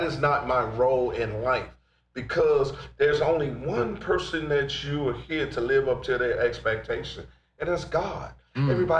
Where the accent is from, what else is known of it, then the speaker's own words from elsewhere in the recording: Washington, District of Columbia, United States; And listen, man, I'm from Southeast DC.